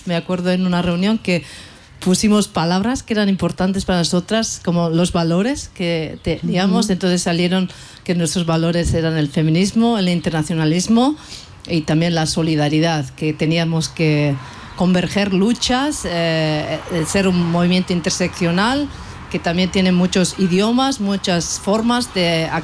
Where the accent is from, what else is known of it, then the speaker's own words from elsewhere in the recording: Basque Country, Spain; también yo que vengo de Euskal Herria, País Vasco